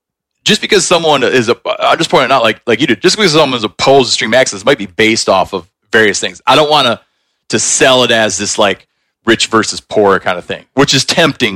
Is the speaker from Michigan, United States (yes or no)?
yes; Michigan, United States; You know, like for instance, in where I grew up in Michigan, I can't remember what it is